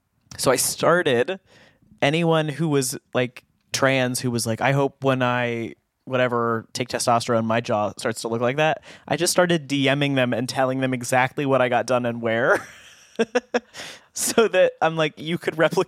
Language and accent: English; San Diego, California, United States; because we grew up in San Diego.